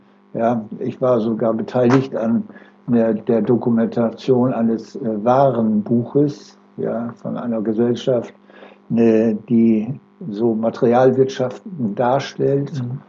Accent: Oldenburg, Lower Saxony, Germany; born there; Ich bin geboren in Oldenburg 1938 und mich hat es dann verschlagen von Oldenburg in den Bereich nach Delmenhorst.

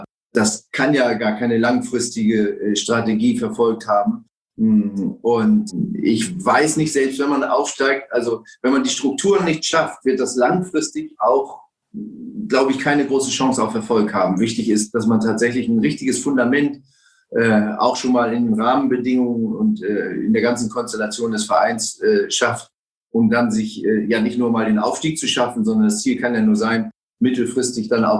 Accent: Rendsburg, Schleswig-Holstein, Germany; born there; Und ich bin in Rendsburg geboren, also Schleswig-Holstein war damals völlig klar, war natürlich HSV-Land.

